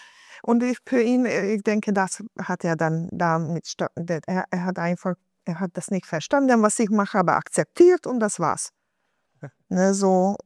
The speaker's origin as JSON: {"language": "German", "region": "Budapest", "country": "Hungary", "second_language": "German", "said": "Ich komme originell aus Budapest, aus Ungarn."}